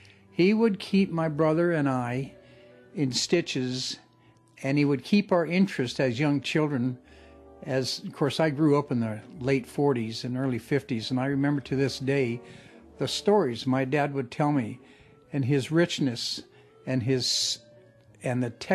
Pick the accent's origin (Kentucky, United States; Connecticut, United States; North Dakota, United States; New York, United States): Connecticut, United States; I was raised in Connecticut, and at an early age, my father took me to the Hartford Fire Department